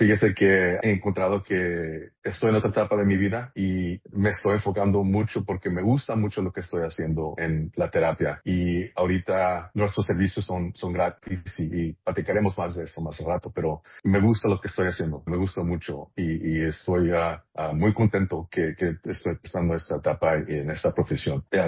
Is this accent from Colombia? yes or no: no; Calexico, California, United States; also born or lived in Los Angeles; Soy originalmente de Calexico. Nací en Los Ángeles, pero viví la mayoría de mi vida en Calexico. Asistí a las escuelas allí, primaria, secundaria.